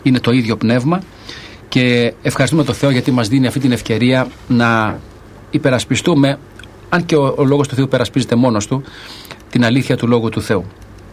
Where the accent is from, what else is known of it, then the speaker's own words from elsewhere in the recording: Greece; ιδιαίτερα εμείς σαν Έλληνες έχουμε αυτή τη μεγάλη ευθύνη